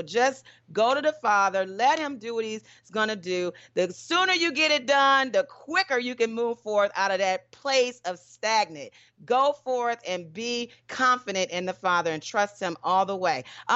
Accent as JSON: {"language": "English", "town": "Detroit", "region": "Michigan", "country": "United States", "tie": "born or raised there", "said": "I knew it was going to get y'all sooner or later, Detroit, my hometown."}